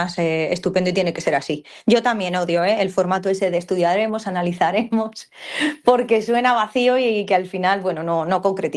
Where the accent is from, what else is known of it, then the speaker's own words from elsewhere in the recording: Valladolid, Castile and León, Spain; yo soy de Valladolid, nací en La Rondilla